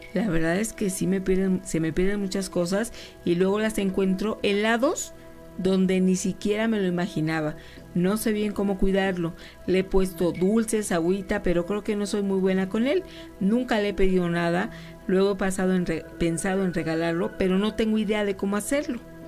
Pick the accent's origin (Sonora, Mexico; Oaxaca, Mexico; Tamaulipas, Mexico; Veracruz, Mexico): Sonora, Mexico; Hermosillo; Yo soy de Hermosillo